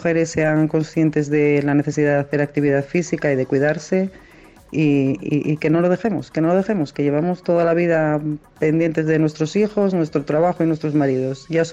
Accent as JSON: {"language": "Spanish", "region": "Asturias", "country": "Spain", "said": "tengo 51 años, soy asturiana"}